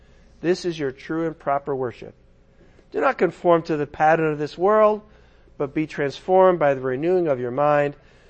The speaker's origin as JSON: {"language": "English", "town": "San Diego", "region": "California", "country": "United States", "said": "yeah, I'm from San Diego."}